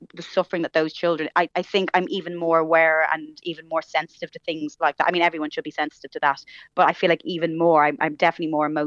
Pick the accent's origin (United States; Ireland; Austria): Ireland; moved away as an adult; now in London, United Kingdom; I moved away from Ireland, like kind of was very naive, like just moved over by myself for a year to make it in London.